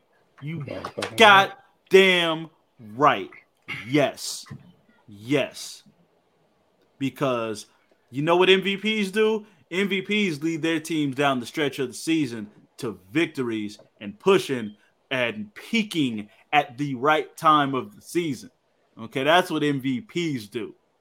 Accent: Arkansas, United States; I'm from Arkansas.

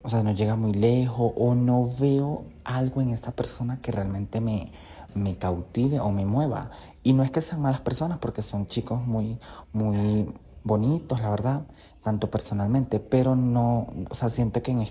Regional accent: Venezuela; now in Bogotá, Colombia; vivo en la ciudad de Bogotá, pero soy de Venezuela, tengo 26 años.

